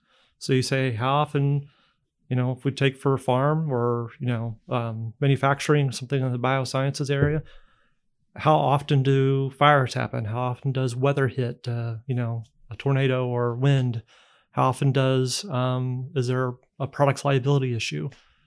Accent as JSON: {"language": "English", "region": "Indiana", "country": "United States", "moved": "yes", "said": "I'm from Indiana originally. We left 15 years ago to work elsewhere, and lucky enough to come back."}